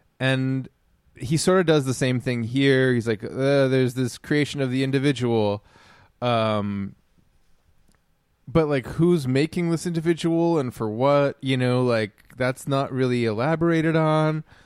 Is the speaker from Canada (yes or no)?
yes; Canada; As a Canadian, never heard of the guy